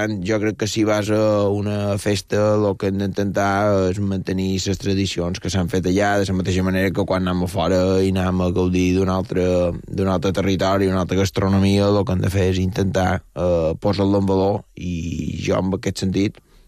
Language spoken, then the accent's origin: Catalan; Artà, Balearic Islands, Spain; ja som d'Artà